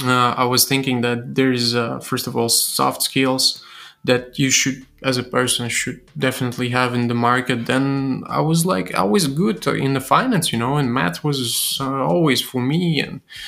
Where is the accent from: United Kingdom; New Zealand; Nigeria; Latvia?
Latvia; Rezekne, Latgale; English is a second language; I'm from Rezekne. There was no huge chemistry laboratories like here.